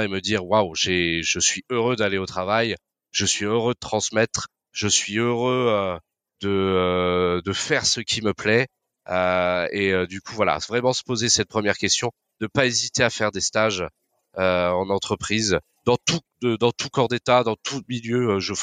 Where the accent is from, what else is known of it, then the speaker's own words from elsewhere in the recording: Brittany, France; je suis breton à la base.